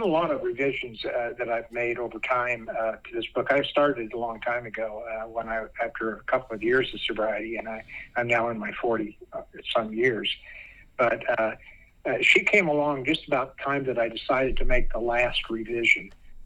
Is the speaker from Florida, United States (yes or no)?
no; Idaho, United States; also born or lived in Utah; I grew up in Idaho, a small town, and I never did have any religious or moral training.